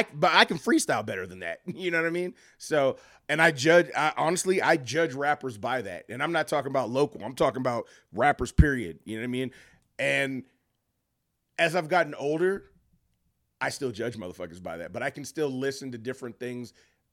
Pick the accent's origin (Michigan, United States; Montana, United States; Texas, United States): Michigan, United States; I'm growing up in Michigan and actually knowing … personally.